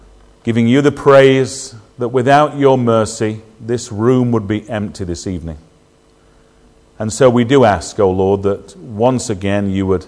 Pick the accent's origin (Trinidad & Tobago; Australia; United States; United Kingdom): United Kingdom; Sheffield, Yorkshire and the Humber; when I was a boy growing up, I'm from Sheffield originally.